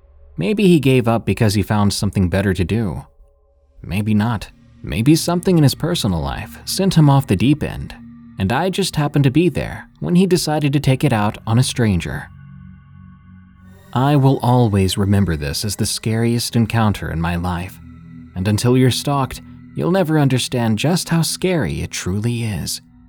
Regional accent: Ohio, United States; The day she left, I received the call to return to my home state, as my mother had declined and fast. I picked up my wife and headed for Ohio.

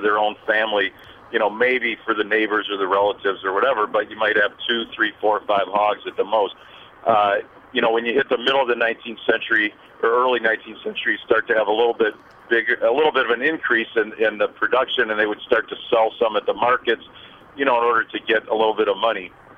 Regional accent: Chicago, Illinois, United States; olive oil because I grew up in Chicago and we in a Jewish family we didn't eat a lot of olive oil.

